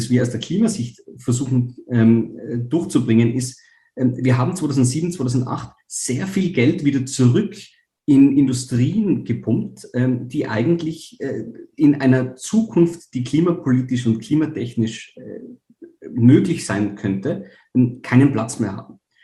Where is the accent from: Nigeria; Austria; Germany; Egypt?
Austria; Tyrol; in meinem eigenen Bundesland, wo ich herkomme, in Tirol, ist die häufigste Heizform immer noch die Ölheizung.